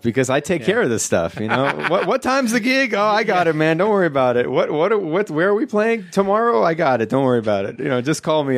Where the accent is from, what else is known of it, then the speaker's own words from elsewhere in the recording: New York, United States; We talked about, like, we grew up in New York.